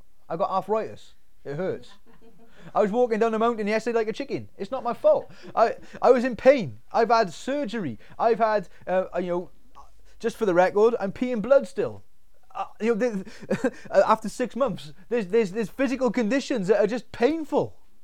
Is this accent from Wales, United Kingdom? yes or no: yes; Wales, United Kingdom; Just because I want people to know that I'm Welsh.